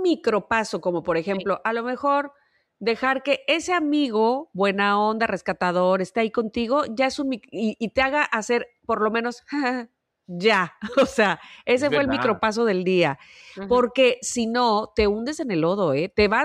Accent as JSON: {"language": "Spanish", "town": "Monterrey", "region": "Nuevo León", "country": "Mexico", "said": "O sea, yo vengo de Monterrey"}